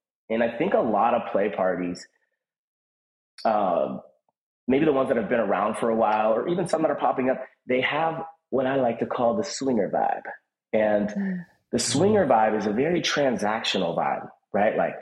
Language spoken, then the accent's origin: English; Los Angeles, California, United States; I grew up in Los Angeles. I was a child actor.